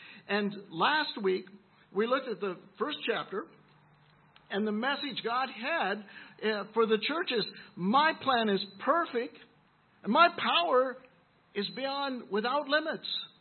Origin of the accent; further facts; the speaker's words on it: California, United States; Actually, I'm from California, and I should be in there too, but I've been away so long.